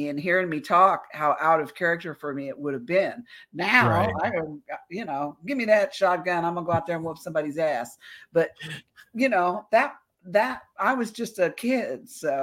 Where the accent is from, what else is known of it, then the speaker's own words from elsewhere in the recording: Indiana, United States; accent: Hoosier Southern; you could hear my Hoosier Southern accent much more than you can now.